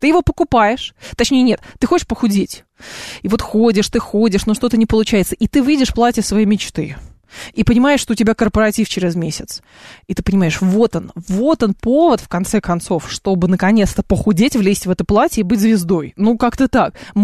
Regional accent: Moldova; moved away; Так, я уже эмигрировал из Молдовы, ну, Молдавии в данном случае.

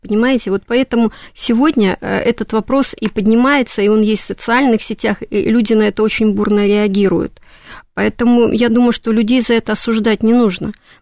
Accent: Crimea, Ukraine; я в Севастополе тоже работала замгубернатора, и когда вот я крымчанка, меня назначили в Севастополь, а мой предок в свое время приехал в Севастополь по приглашению Екатерины II, был такой балаклавский греческий батальон

